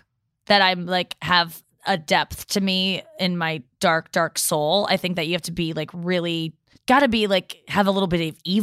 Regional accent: Midwest, United States; I'm from the Midwest.

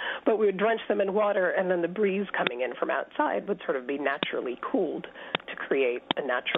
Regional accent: India; When I was growing up in India, living in India in the mid-80s

